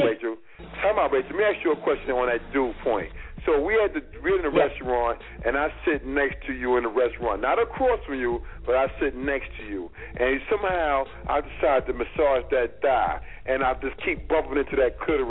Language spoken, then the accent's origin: English; Brooklyn, New York, United States; I'm from Brooklyn, baby.